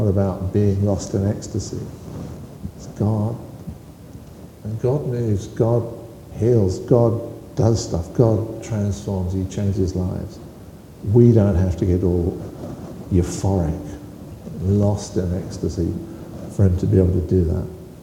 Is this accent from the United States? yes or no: no; United Kingdom; I drink tea anyway, I'm British.